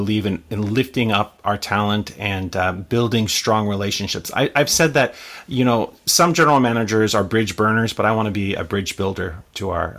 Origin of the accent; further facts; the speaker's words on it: Washington, United States; moved away; also born or lived in California; I'm from Washington State, but I've lived all over the United States. Most recently, I've just moved from California, where I was there for about 25 years.